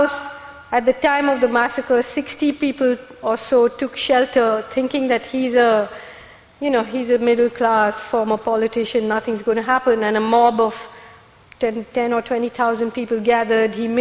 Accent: Kerala, India; I grew up in Kerala, where The God of Small Things is set. I grew up on the banks of a river. I grew up in a village where there was no restaurant, no cinema hall, no shop

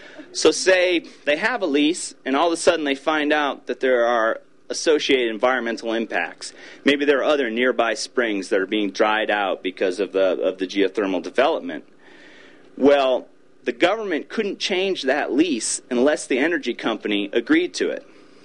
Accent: United States; as an American person, which I'm reluctant to admit, but I was born into it

